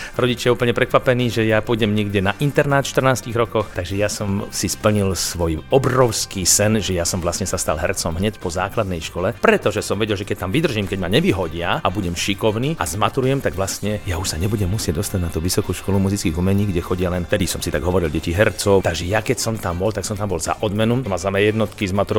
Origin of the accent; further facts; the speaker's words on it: Bratislava, Bratislava Region, Slovakia; also born or lived in Ilava; ocko bol sústružník, mama žeriavnička, narodil som sa v Ilave, také socialistické dieťa. Tým, že sme sa presťahovali do tej Bratislavy